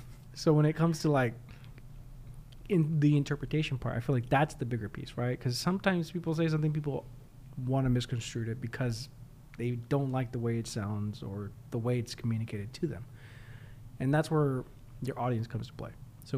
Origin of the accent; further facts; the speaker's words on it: California, United States; I'm from California. I say hella and dude to everything.